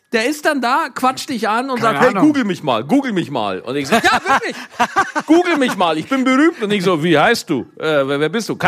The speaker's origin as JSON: {"language": "German", "town": "Schwarzach", "region": "Bavaria", "country": "Germany", "tie": "born or raised there", "said": "ich kam da als Bayer vom Land, weißt du, aus einem Heimatort Schwarzach, wo 4 Leute und 8 Kühe leben"}